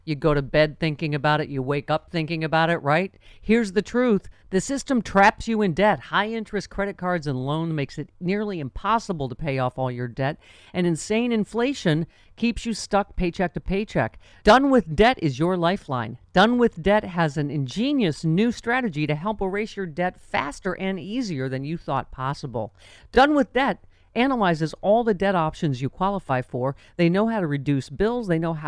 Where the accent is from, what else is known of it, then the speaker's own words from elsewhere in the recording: Buffalo, New York, United States; It's going to be all of us at some point, but that's my hometown. That's my supermarket.